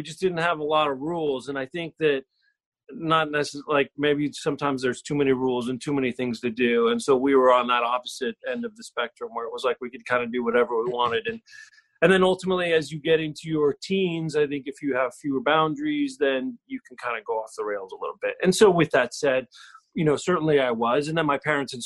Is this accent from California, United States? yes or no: yes; Los Angeles, California, United States; just in L.A. Is okay, a little place called Mount Washington.